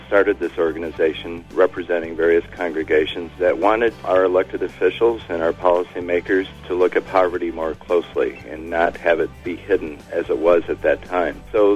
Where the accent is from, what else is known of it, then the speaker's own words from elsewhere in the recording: Michigan, United States; in my hometown back in Michigan, I lived in a neighborhood that had outside privies and outside water pumps